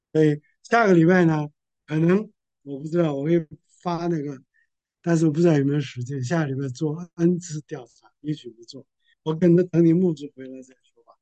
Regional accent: China; 当然，我知道我们中国人呢都不会讲鼓励的话，很少。

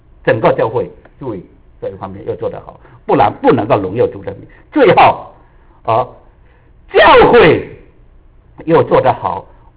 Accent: China; 我们中国人，中国一个姐妹知道蔡淑娟啊

